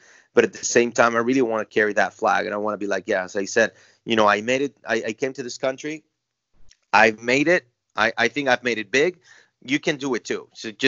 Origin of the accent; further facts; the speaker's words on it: Mexico; I speak Spanish well. I come from Mexico.